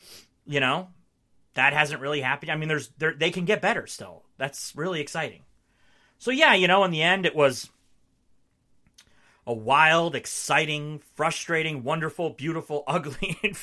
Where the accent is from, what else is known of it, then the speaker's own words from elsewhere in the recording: Marquette, Michigan, United States; I grew up in the Upper Peninsula, right? The first 23 years of my life, plus a year after college. I grew up in Marquette, which is like right in the middle of the UP, upper middle, around Lake Superior.